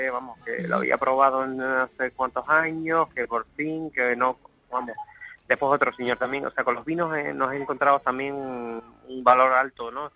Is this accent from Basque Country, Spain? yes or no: no; Canary Islands, Spain; Nosotros también tenemos que contar porque somos todos canarios los que trabajamos aquí.